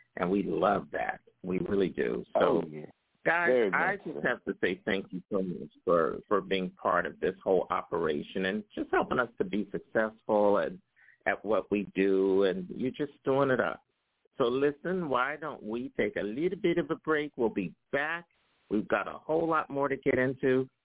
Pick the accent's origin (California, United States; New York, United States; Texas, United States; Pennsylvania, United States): Pennsylvania, United States; Philadelphia; I grew up in Philadelphia.